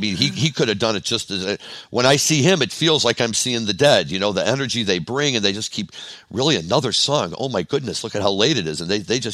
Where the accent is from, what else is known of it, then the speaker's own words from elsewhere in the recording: St. Louis, Missouri, United States; I grew up in St. Louis, so I'm a diehard Cardinal fan.